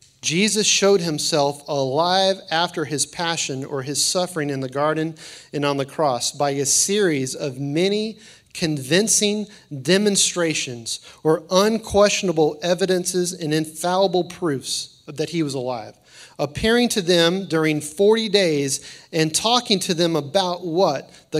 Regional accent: Texas, United States; I grew up over in Smithson Valley area, and we had this huge hill that was at least a quarter of a mile long down

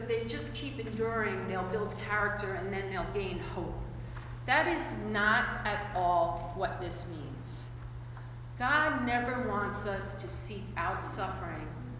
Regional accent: Queens, New York, United States; Now, I haven't spent that much time on a farm growing up in Queens

